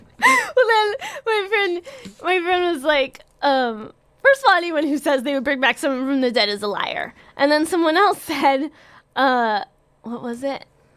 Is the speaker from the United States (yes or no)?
yes; Miami, Florida, United States; I call it 1 leg out because I'm from Miami and I like to dip.